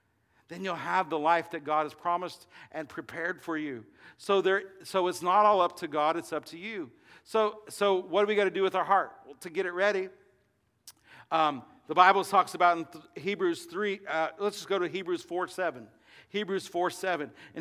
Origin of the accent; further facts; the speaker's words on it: Illinois, United States; growing up in Illinois on a garden, and I was in 4-H